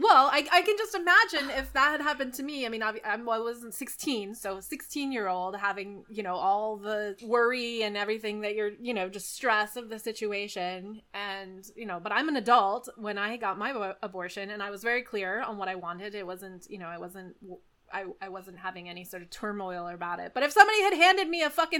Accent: New Mexico, United States; I grew up in New Mexico

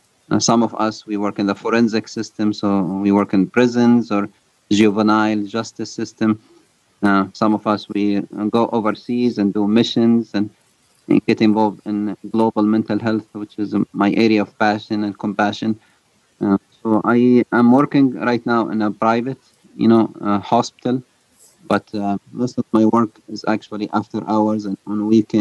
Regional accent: Libya; moved away as an adult; now in United States; I come from North Africa, a country called Libya. I finished my medical school there and then moved to the United States.

